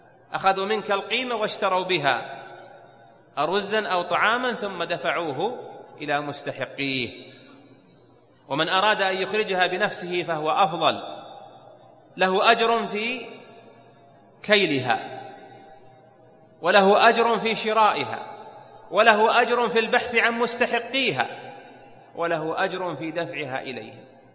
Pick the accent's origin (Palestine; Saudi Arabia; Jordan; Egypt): Saudi Arabia; Najd; مثاله: عندنا في نجد ما يأكلون رز أبو بنت